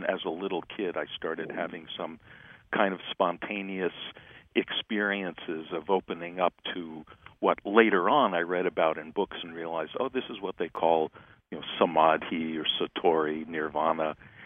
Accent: California, United States; And then I was growing up in the California in the mid-60s, and it was a perfect place to be.

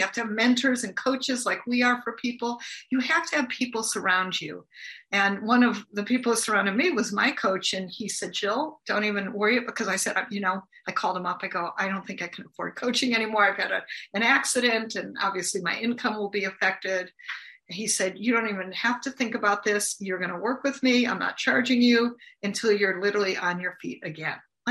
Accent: United States; So I'm from the United States.

